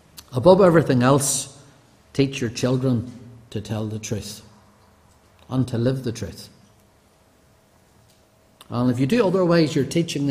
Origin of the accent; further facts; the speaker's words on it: Banbridge, Northern Ireland, United Kingdom; As a young Christian, I grew up in Banbridge Free Church.